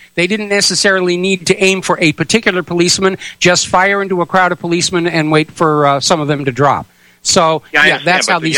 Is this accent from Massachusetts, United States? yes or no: yes; Boston, Massachusetts, United States; born there; Okay, well, I was born in Boston.